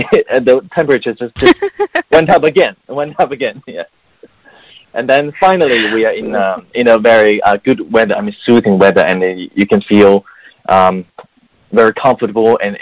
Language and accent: English; Beijing, China; English is a second language; Okay, so I grew up in Beijing, China. So at the same time, you know, English is not my native language, so I'm trying my best. And I grew up in Beijing